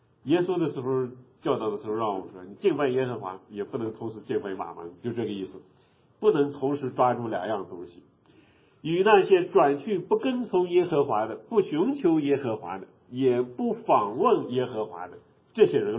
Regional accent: China; 我们都是中国人，跳过门槛，当你读到这几个字的时候，在你们各自家乡的文化里边有没有这样的仪式？

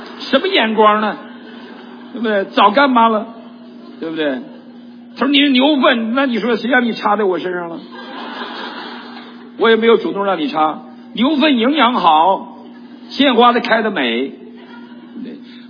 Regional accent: Northeast China, China; 他是上海人，我是东北人，上海人跟东北人很多的区别的

